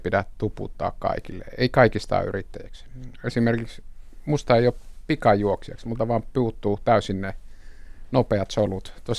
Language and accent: Finnish; Eastern Finland, Finland; mä oon itäsuomalainen